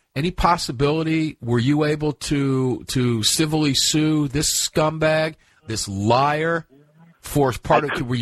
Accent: Florida, United States; coming out of my hometown in Florida

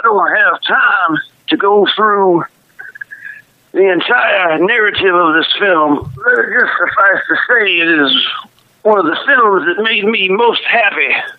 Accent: Philadelphia, Pennsylvania, United States; Well, Michael, I grew up in Philadelphia, PA.

